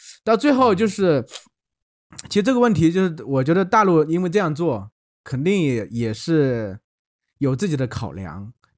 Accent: China; 就是我们大陆人虽然可能现在因为中美这个冲突也挺严重的，但私底下其实民众都很喜欢美国的文化。

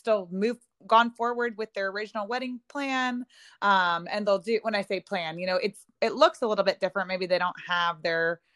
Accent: Texas, United States; So I'm from Texas, and Tom and I are supposed to get married in Austin.

